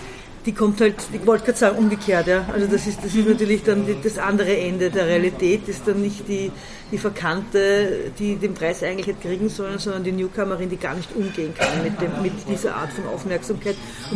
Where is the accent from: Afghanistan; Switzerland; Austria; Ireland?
Austria; Baden, Lower Austria; also born or lived in Vienna; ich bin in Wien geboren, weil mein Vater Beamter war und das in einer Beamtenklinik. Beamtentochter der Beamtenklinik geboren wurde. Das ist die beste Gebärklinik auf der Art, die man halt früher so geboren hat. Und bin eigentlich meinen dritten Lebenstag in Baden